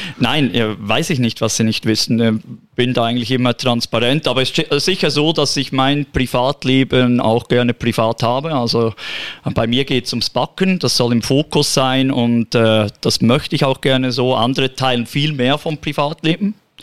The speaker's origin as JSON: {"language": "German", "town": "Interlaken", "region": "Bern", "country": "Switzerland", "tie": "born there", "accent": "Bernese", "said": "Also ich bin auch Bäckersohn. Ich bin im Kanton Bern in Interlaken geboren. Das hört man, wenn ich Schweizerdeutsch spreche, dass ich den Berner Dialekt habe"}